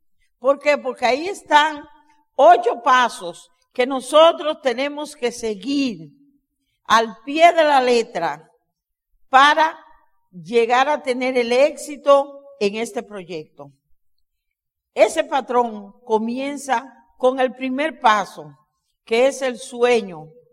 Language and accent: Spanish; Dominican Republic; Asimismo, en mi país, República Dominicana, muchísimas personas no conocen las bellezas que hay en nuestro país.